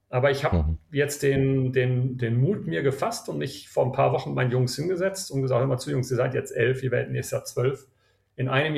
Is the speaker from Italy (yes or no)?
no; South Africa; also born or lived in Cape Town / Bayreuth, Germany; ich bin in Südafrika geboren und aufgewachsen, war in der deutschen Schule. Meine Eltern waren beide deutsch und bin dann nach dem Abitur hier in Kapstadt, ich bin jetzt in Johannesburg, damals in Kapstadt, bin ich nach Bayreuth gezogen in Deutschland.